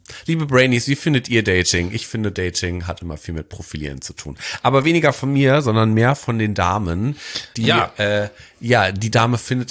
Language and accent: German; Detmold, North Rhine-Westphalia, Germany; Oder auch meine Stadt, wo ich groß geworden bin als Jugendlicher.